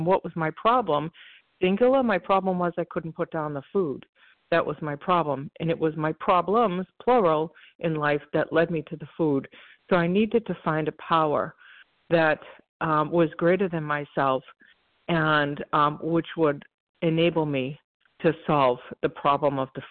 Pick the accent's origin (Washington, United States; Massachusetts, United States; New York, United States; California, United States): Massachusetts, United States; I'm from Massachusetts.